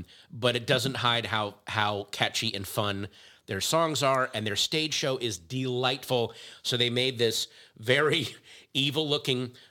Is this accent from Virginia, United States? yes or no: yes; Virginia, United States; Then, I get a bottle from a great distiller in my hometown, in my home county, Catoctin Creek in Loudoun County, Virginia, is a single malt.